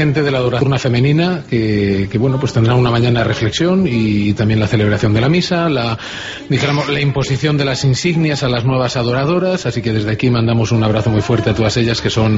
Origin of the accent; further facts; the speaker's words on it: Santa María de Huerta, Castile and León, Spain; Hoy está en mi pueblo, Santa María Huerta.